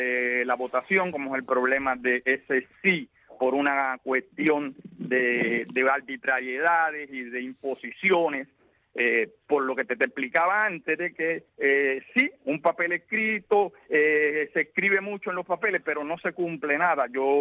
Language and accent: Spanish; Cuba; 55 años y vivo aquí, y no me voy de aquí, voy a estar aquí todo el tiempo, me van a tener que matar aquí porque yo soy cubano